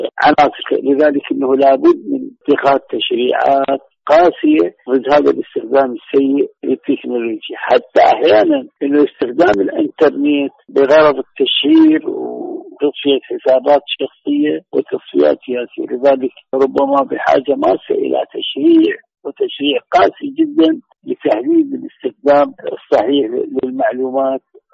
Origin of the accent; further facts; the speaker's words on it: Iraq; وكما حدث عندنا بالعراق وبوقت مبكر